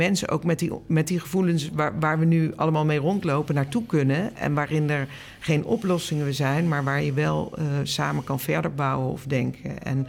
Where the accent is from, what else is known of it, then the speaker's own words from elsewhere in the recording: Limburg, Netherlands; born there; Ik ben zelf geboren in Limburg. Ons huis stond echt aan de rand van het bos.